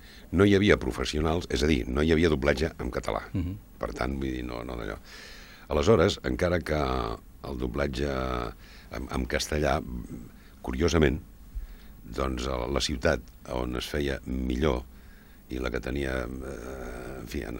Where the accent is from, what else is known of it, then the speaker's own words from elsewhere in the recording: Catalonia, Spain; perquè jo soc empordanès, i aleshores el català que volien aquí doncs, era el que nosaltres en diguem barceloní, no?